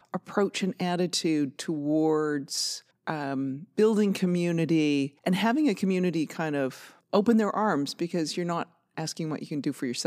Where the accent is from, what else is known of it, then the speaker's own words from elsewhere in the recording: Pacific Northwest, United States; we're both originally from the Pacific Northwest.